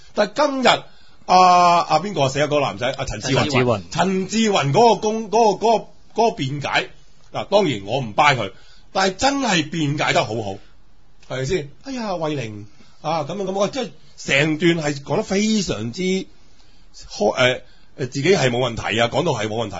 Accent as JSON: {"language": "Cantonese", "country": "Hong Kong", "said": "即是我是香港人啦"}